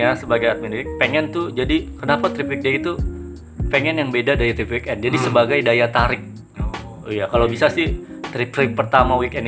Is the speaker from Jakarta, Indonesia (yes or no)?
yes; Jakarta, Indonesia; accent: Jakarta; saya kan kebetulan logatnya Jakarta banget ya, sosok Jawa gitu.